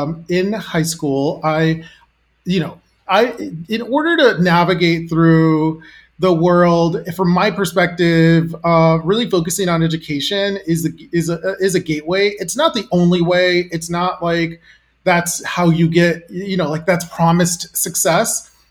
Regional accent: Los Angeles, California, United States; I grew up in South Central LA in a very impoverished neighborhood and worked my way into corporate America.

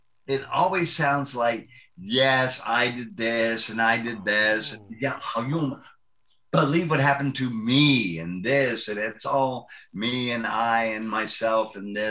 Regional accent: Southeast, United States; I know. I'm from the Southeast, dude. I know it.

